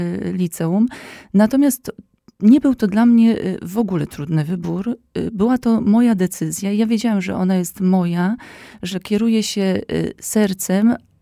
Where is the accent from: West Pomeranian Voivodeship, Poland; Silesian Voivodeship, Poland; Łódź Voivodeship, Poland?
Silesian Voivodeship, Poland; now in Zambrów, Poland; jestem w Zambrowie, jestem na tym terenie, na Podlasiu. Inne warunki, inne realia, inne życie, bo pochodzę ze Śląska i rzeczywiście całe moje życie spędziłam na Śląsku.